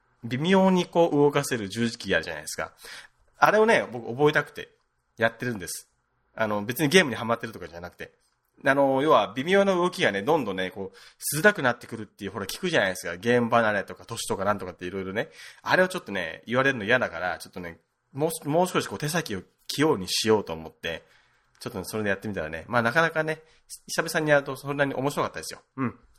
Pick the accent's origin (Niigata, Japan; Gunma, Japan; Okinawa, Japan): Okinawa, Japan; 僕実家、まあ沖縄なんだけど、沖縄の土田舎の方なんだけど、